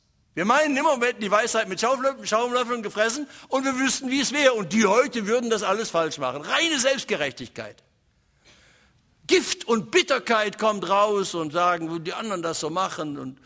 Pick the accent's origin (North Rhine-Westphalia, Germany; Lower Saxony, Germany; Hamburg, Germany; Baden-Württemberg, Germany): North Rhine-Westphalia, Germany; Ich komme aus dem Ruhrgebiet.